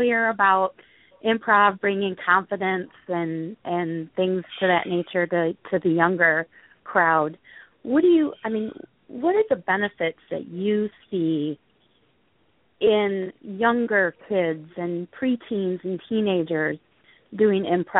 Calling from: Michigan, United States; from Michigan.

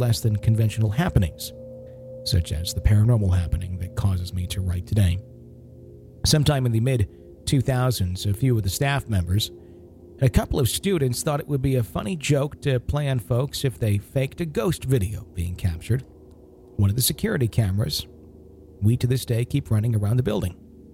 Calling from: Virginia, United States; from Central Virginia.

